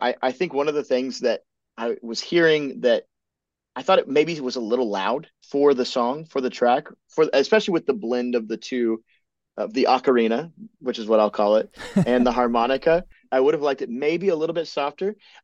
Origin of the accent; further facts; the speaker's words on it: Kentucky, United States; I'm from Kentucky originally, and they have that sort of Midwestern vibe to them.